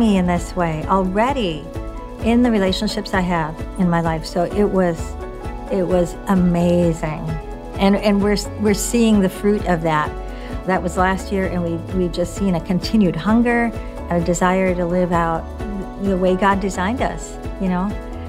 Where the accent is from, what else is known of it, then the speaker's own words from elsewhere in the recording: Appleton, Wisconsin, United States; from Appleton, Wisconsin.